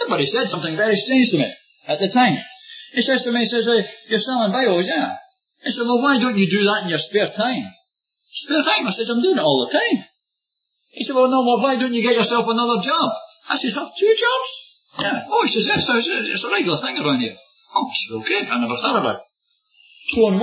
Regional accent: Scotland, United Kingdom; I come from Scotland.

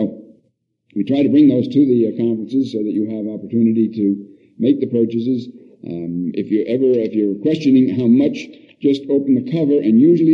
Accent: New York, United States; I'm from New York and have for all my life been a Yankee fan.

